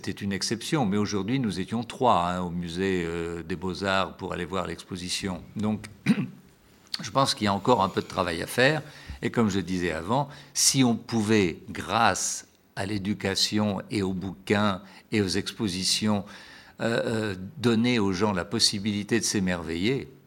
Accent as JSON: {"language": "French", "town": "Rochefort-sur-Mer", "region": "Nouvelle-Aquitaine", "country": "France", "tie": "born or raised there", "said": "Je crois que si dans ma ville natale, Rochefort-sur-Mer, en Charente-Maritime"}